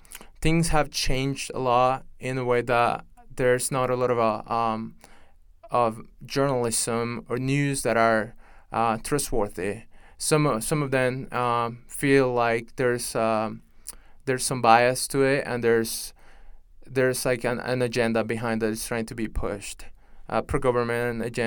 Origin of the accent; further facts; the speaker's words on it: Nicaragua; growing up in Nicaragua.